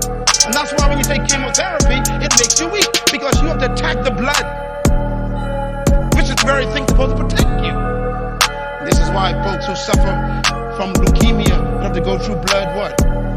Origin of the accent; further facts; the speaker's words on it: Baytown, Texas, United States; but I was brought up in Baytown. We used to plead the blood.